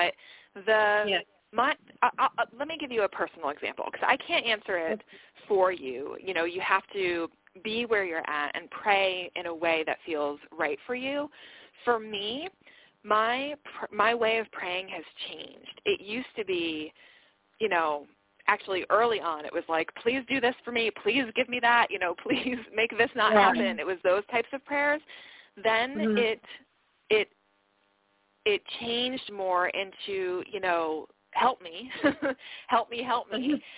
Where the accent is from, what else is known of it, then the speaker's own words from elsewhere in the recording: Florida, United States; the winters used to really get to me because I grew up in Florida, and so I hated the winters up here.